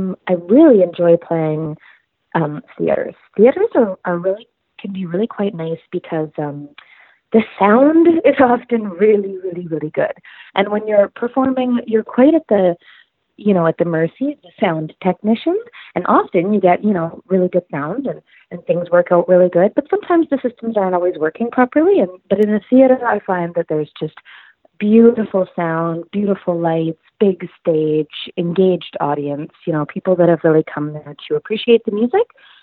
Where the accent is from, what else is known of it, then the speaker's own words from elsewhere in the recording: Saskatoon, Saskatchewan, Canada; when I was living out there, because I'm originally from Saskatoon.